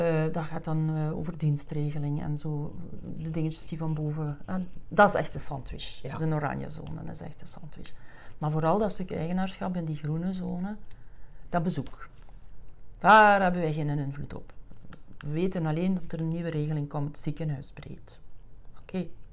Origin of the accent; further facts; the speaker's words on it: Flanders, Belgium; We zijn Vlamingen, we zijn niet zo gelijk de Nederlanders.